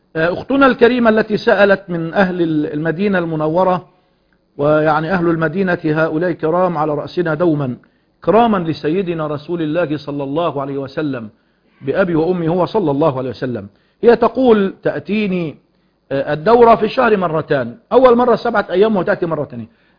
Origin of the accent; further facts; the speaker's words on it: Egypt; عندنا مثل في المصريين عشان بس بيسمعنا كتير من غير المصريين